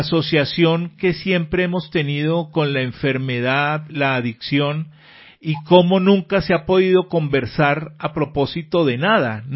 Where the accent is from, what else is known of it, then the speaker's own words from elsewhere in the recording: Bogotá, Colombia; yo que nací en Bogotá, que toda la vida he estado aquí